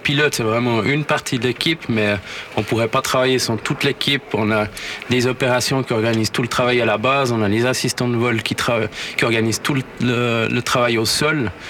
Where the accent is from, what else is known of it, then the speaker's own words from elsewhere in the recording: Vaud, Switzerland; je viens de la vallée de Joux et puis là je suis un peu dans le Chablais